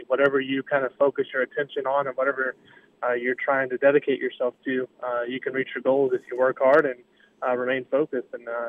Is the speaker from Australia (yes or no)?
no; New Albany, United States; growing up in New Albany, you had community parks and a few other places, but nothing like that.